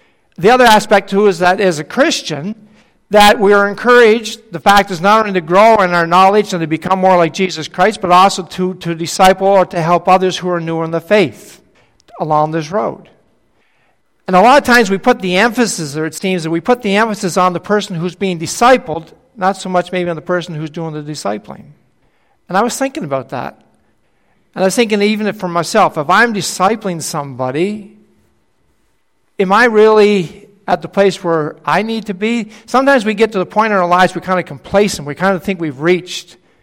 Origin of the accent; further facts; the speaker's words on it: New Brunswick, Canada; I'm from New Brunswick. Moncton is called the Hub City. I call it Monkey Town